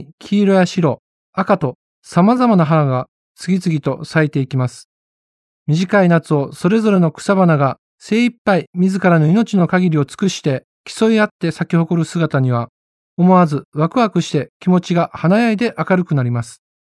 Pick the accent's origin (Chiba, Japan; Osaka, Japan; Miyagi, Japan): Osaka, Japan; born there; now in Asahikawa, Japan; 私は現在北海道の旭川に住んでいますが、大阪生まれの私にとって住み始めた頃は驚きと感動の連続でした。